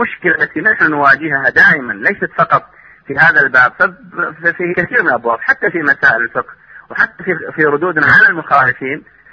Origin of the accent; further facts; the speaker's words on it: Saudi Arabia; لم نسمع مرة من علماءنا في السعودية